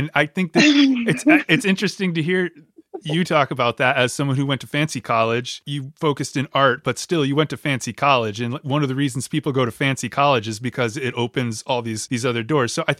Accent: Connecticut, United States; I'm the whitest, oldest, middle-aged guy. And I'm from Connecticut.

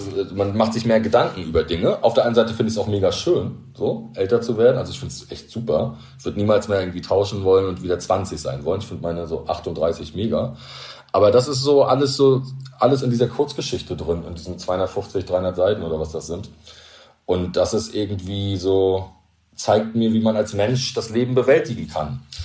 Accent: East Germany, Germany; Ich bin Ossi und ich durfte ja nicht so viel reisen.

